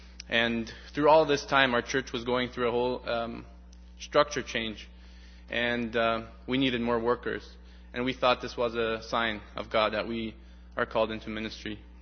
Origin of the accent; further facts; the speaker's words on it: Mexico; We come from Mexico. We've been here a little bit over a year and 2 months.